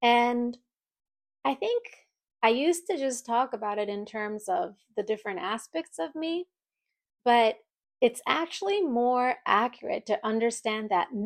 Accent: Tokyo, Japan; English is a second language; Well, of course, because I grew up in Tokyo, right?

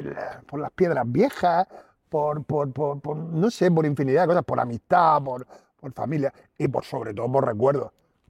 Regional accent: Murcia, Region of Murcia, Spain; yo soy de Murcia. O sea, yo nací, mi madre dice que soy el segundo que nació en el Hospital de la Vega de Murcia y tal, pero me une con Cartagena muchísimas cosas.

